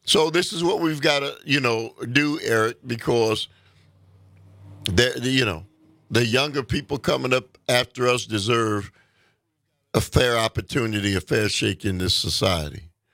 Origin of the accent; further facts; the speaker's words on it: United States; I'm sorry. I'm an American too.